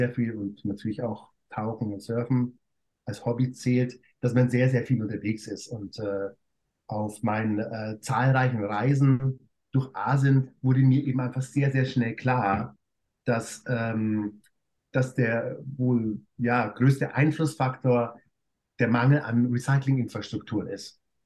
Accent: Bavaria, Germany; now in Hong Kong; also ich komme aus dem Münchner Umland, bin also ein richtiges Landei und wie ich eigentlich so nach Asien kam, weil das Ganze beginnt dann eben vor 14 Jahren, ich lebe seit 14 Jahren in Hongkong

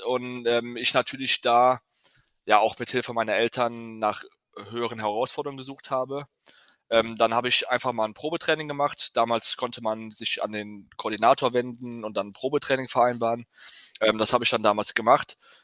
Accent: Sinzig, Rhineland-Palatinate, Germany; Ich bin ja quasi in Sinzig aufgewachsen

